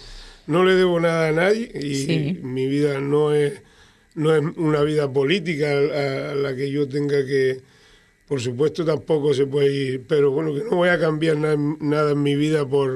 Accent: Pájara, Canary Islands, Spain; No, pero que es la calle más larga que hay en Pájara.

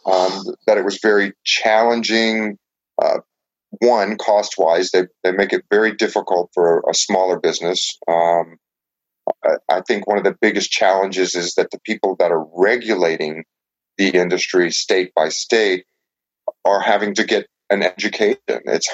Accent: New Orleans, Louisiana, United States; Well, I'm originally from New Orleans. I'm a good Cajun boy.

